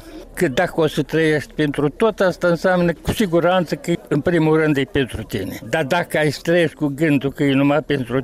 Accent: Moldova; Mă mândresc că sunt moldovean de origine română.

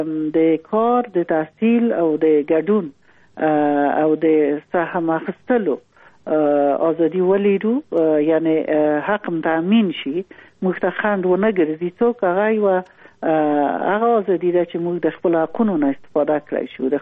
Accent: Afghanistan; موږ افغانان یو، موږ پښتانه یو

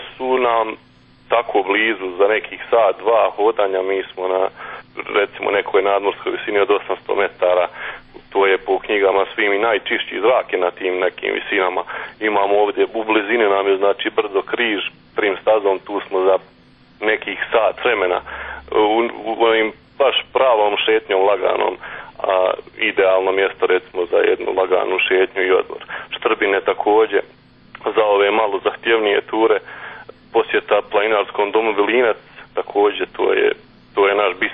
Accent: Jablanica, Herzegovina-Neretva Canton, Bosnia & Herzegovina; born there; Ja sebe smatram sretnim, privilegovanim što sam rođen ovdje u Jablanici.

